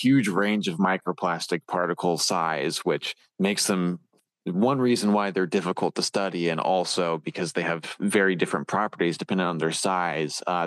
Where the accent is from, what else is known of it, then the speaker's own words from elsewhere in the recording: California, United States; Yeah, well, I grew up in the Monterey Bay area, and being right next to the Monterey Bay and being able to go to the aquarium is what inspired a love of the ocean from a young age.